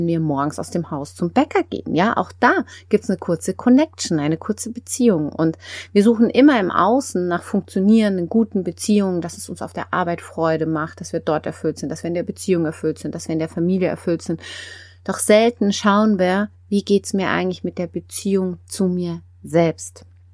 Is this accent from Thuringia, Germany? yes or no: no; Freiburg, Baden-Württemberg, Germany; born there; ich bin geboren worden im Schwarzwald, ich bin in Freiburg auf die Welt gekommen